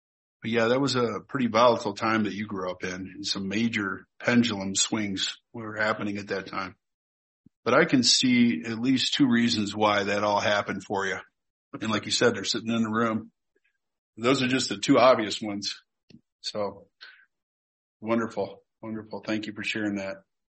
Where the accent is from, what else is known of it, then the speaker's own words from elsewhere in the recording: Michigan, United States; Well, you know, I grew up in Michigan in the 60s, but I was just a baby at that time.